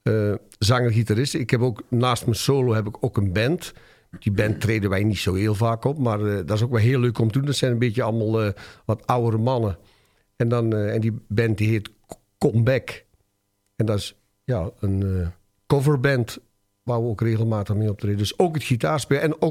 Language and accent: Dutch; Putten, Netherlands; Ja, ik kom uit Putten, dat is aan de Belgische grens. En ik ben opgegroeid in de grensstraat. Dus de overkant van onze straat was België. Dus ik ben een reserve-Belg, zeggen wij altijd.